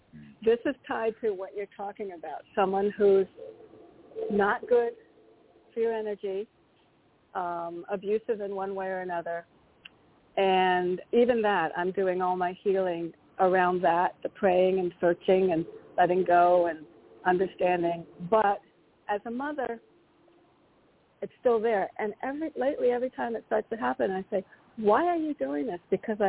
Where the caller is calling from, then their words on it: Connecticut, United States; from Connecticut.